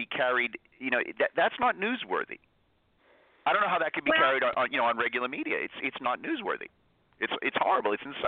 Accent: United States; I was there during the Bush years, and it was amazing the changes I saw living in Europe as an American.

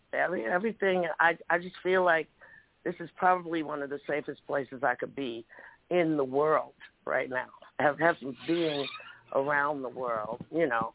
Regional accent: Cincinnati, Ohio, United States; I didn't want that to rub off on me. I'm from Cincinnati, you know.

